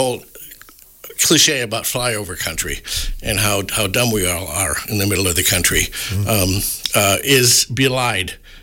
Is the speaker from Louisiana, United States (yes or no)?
no; Tomah, Wisconsin, United States; moved away; also born or lived in Paris / Tokyo; I didn't expect when I was growing up in Tomah, to ever set foot outside of Tomah, to ever live in a place like Paris or Tokyo.